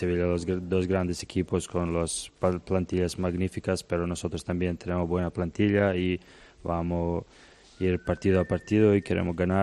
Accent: Banja Koviljača, Šumadija and Western Serbia, Serbia; born there; Spanish is a second language; Mi ciudad tiene 5.000. Es un pequeño pueblo de cerca de Loznica. Se llama Banja Koviljača

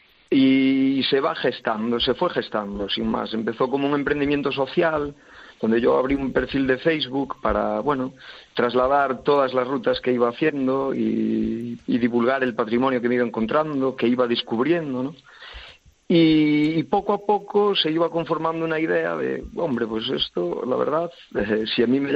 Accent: Outes, Galicia, Spain; En mi pueblo, en el municipio de Outes

